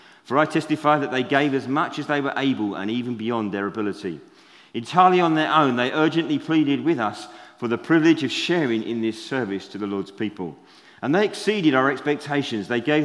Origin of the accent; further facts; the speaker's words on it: United Kingdom; Being a British Christian, talking about money, and we don't like talking about money